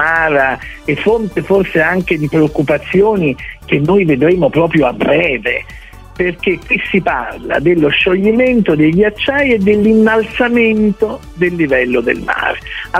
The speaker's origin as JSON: {"language": "Italian", "town": "Naples", "region": "Campania", "country": "Italy", "said": "io che sono napoletano non posso non pensare alla mia amata costiera amalfitana"}